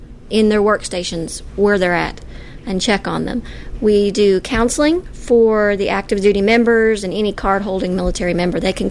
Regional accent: Castlewood, Virginia, United States; My hometown is a little tiny town that if you think you see it on the map, you hit the crumb and push it away. A little town called Castlewood, Virginia. If you look at Virginia and it's shaped like a boot, it's in the toe.

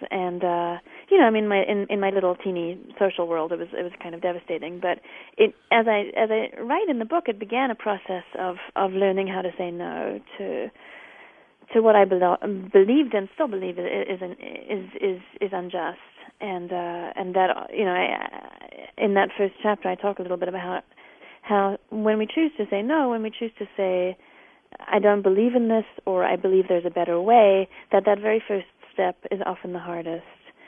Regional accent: South Africa; They are. We're South African Jews, actually. So we go back several generations coming from Eastern Europe and Russia.

